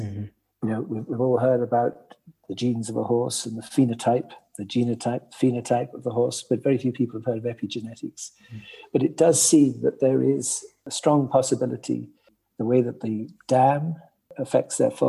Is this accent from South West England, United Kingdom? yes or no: yes; South West England, United Kingdom; when I was brought up in Cornwall with the banks